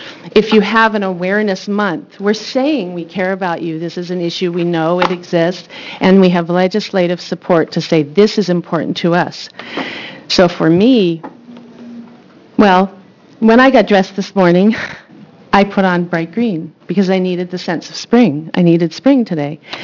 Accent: Portland, Oregon, United States; from Portland.

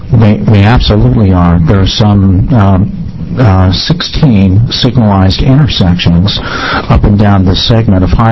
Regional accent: Grants Pass, Oregon, United States; this guy leaned over and said, "Now, where are you from?" And I said, "I'm Grants Pass."

